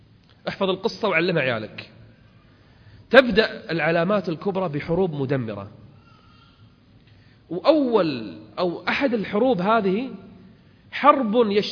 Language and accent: Arabic; Kuwait; احنا عندنا بالكويت